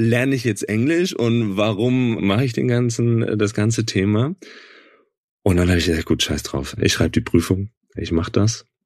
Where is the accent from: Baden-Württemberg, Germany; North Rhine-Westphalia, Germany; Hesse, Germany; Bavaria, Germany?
Baden-Württemberg, Germany; Das war hier, wo ich aufgewachsen bin in Süddeutschland